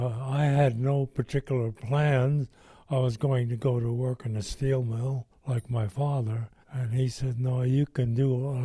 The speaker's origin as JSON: {"language": "English", "country": "Croatia", "first_language": "Croatian", "second_language": "English", "said": "We didn't speak English. We spoke Croatian."}